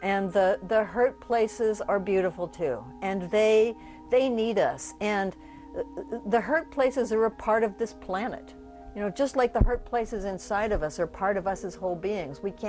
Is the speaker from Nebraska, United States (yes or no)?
yes; Omaha, Nebraska, United States; when I was a kid, I grew up in Omaha, Nebraska. And there weren't any wild places.